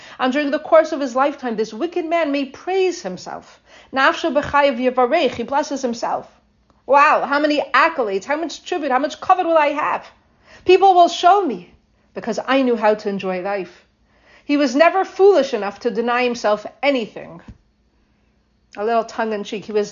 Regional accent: Canada; except that I'm from Canada, so her picture's on the bills.

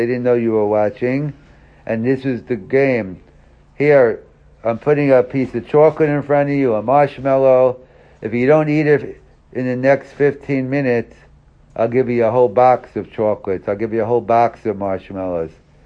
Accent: New York, United States; I'm from New York, so a big Jewish area.

